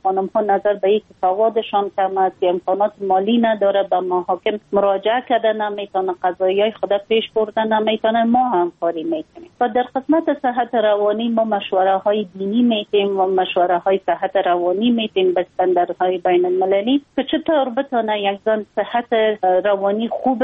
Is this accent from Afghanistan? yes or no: yes; Afghanistan; ما یک خانم مسلمان هستم، از افغانستان هستم